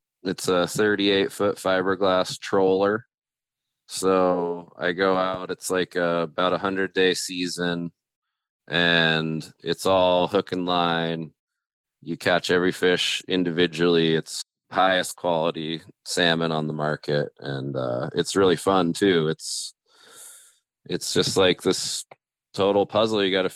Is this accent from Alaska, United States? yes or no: yes; Fairbanks, Alaska, United States; I grew up in Fairbanks, Alaska, up in the interior, and that's where I first started snowboarding.